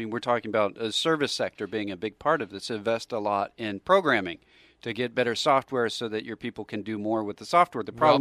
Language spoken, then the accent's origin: English; United States; Well, because I'm an American.